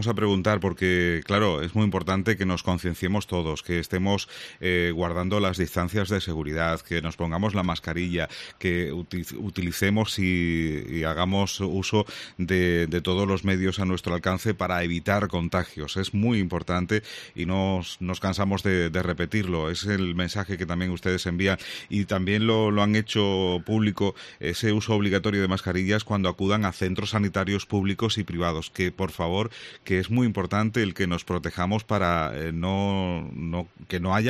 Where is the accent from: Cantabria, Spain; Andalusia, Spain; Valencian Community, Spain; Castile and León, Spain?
Andalusia, Spain; Cádiz; ¿Cómo estamos siendo los gaditanos en estas fases que poquito a poco vamos escalando?